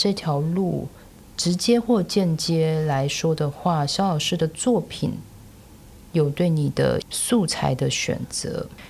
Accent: Taiwan; 特别特别可以感受到作为一个台湾人的骄傲

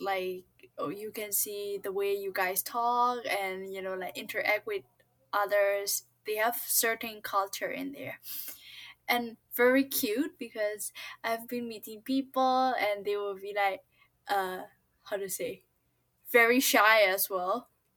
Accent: Myanmar; English is a second language; also born or lived in Thailand; now in Taiwan; I came from Myanmar, and right now, currently, I'm studying my master's degree in Taiwan, National Jinan University

